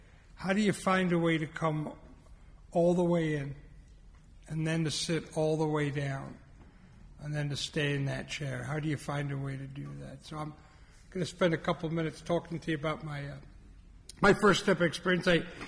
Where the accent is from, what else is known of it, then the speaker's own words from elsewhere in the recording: Las Vegas, Nevada, United States; I'm an alcoholic. I'm from Las Vegas, Nevada, sober since July 17th of 1996.